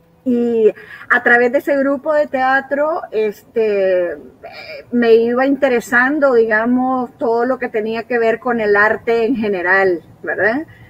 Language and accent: Spanish; Comayagüela, Francisco Morazán, Honduras; moved away as an adult; Yo nací en Honduras, en la hermana gemela de Tegucigalpa, en Comayagüela.